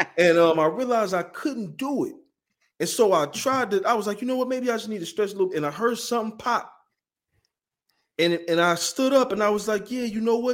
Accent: Detroit, Michigan, United States; I was born in Detroit. Pistons ain't got nothing to do with me, dog.

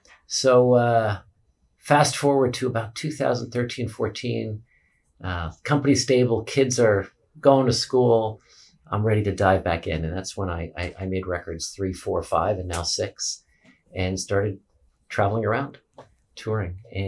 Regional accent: Wayne, New Jersey, United States; So I was raised in Wayne, New Jersey, northern New Jersey, the child of two immigrants.

